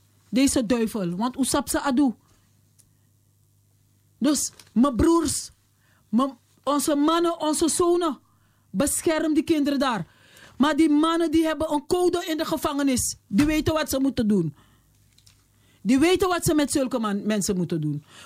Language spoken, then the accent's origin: Dutch; Suriname; Ik zei ik ben Surinaamse.